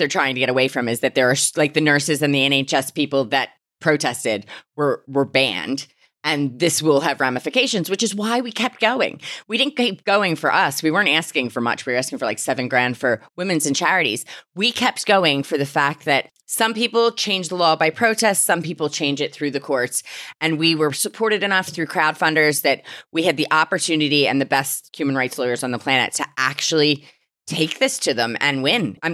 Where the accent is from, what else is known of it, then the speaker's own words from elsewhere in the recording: Philadelphia, Pennsylvania, United States; moved away; It's like I'm an immigrant from Philadelphia, ending up in high court twice and then beating the police.